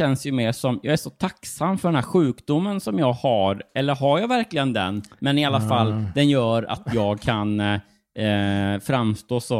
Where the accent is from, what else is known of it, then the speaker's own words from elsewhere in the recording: Jönköping County, Sweden; born there; jag föddes ju utanför Jönköping